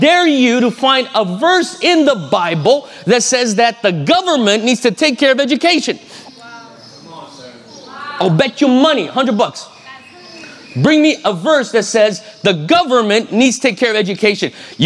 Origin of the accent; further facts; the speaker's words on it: Brazil; I'm Japanese Brazilian. So I grew up in Brazil, and I grew up in that, I was born and grew up in the 80s